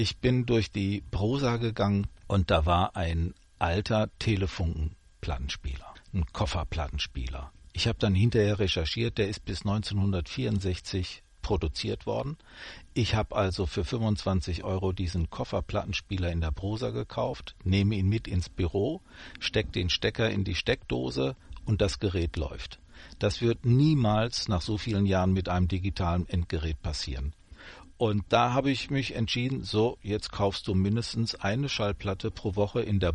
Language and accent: German; Dortmund, North Rhine-Westphalia, Germany; Ich stamme aus Dortmund